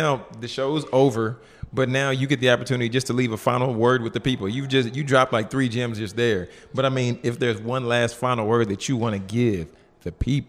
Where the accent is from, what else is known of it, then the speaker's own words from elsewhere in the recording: Louisiana, United States; I eat some fried catfish. I'm from Louisiana. Let's be real.